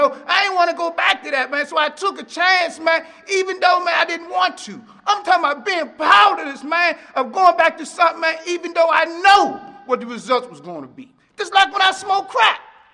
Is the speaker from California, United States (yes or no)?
no; Washington, District of Columbia, United States; also born or lived in Maryland; now in Delaware, United States; But actually, I'm from the Potomac area of Maryland. I was raised in Washington, D.C.